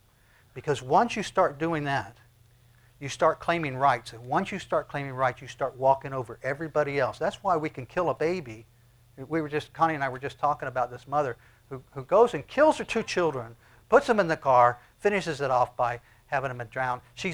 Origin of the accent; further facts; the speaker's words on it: United States; Of all the nations of all the earth, I love America the most. Why? I'm an American. God has allowed me to be an American.